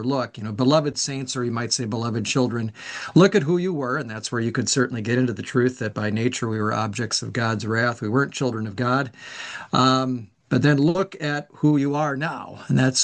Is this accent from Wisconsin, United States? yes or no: yes; Wisconsin, United States; now in Chicago, United States; because I grew up in Wisconsin, being indoctrinated in one team to cheer for, and then I did my ministry in Washington, D.C., and now Chicago.